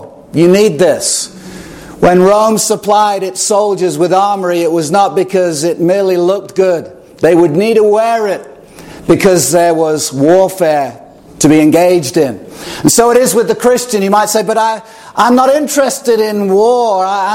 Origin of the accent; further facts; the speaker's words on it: Chester, North West England, United Kingdom; I grew up in England, and in the first century, in the 70s, the city of Chester, where I was born and raised